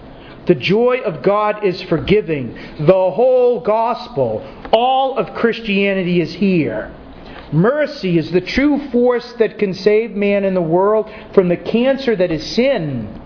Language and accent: English; New England, United States; When I was young, growing up in New England, I'm not sure if there were any advertisements down here